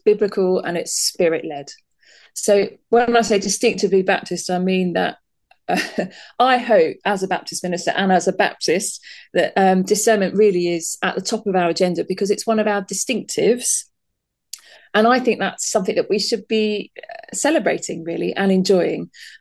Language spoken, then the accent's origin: English; London, United Kingdom; My first church was at Woolwich, second in Poynton, which is in Cheshire, and now here back in North London, close to where I grew up in East London.